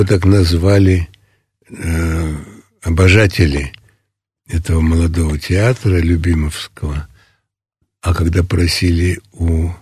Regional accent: Moscow, Russia; я не хочу быть в Москве, в родном городе

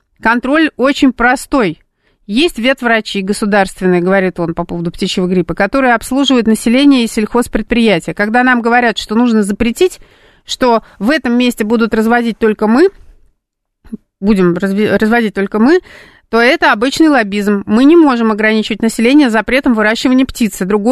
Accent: Saint Petersburg, Russia; Нас учили в детстве в Петербурге, но у нас более глубокого залегания метрополитен

